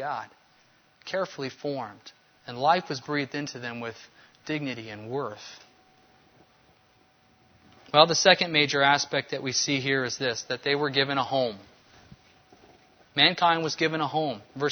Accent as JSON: {"language": "English", "town": "Apple Valley", "region": "California", "country": "United States", "tie": "born or raised there", "moved": "yes", "said": "I grew up in Apple Valley, and not a ton of produce there, but we had cheap produce that we could get our hands on easy. The oranges in California are amazing."}